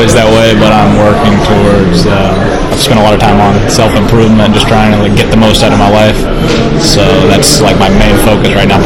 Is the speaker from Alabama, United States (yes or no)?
yes; Alabama, United States; sort of where I grew up in Alabama, it's not like that.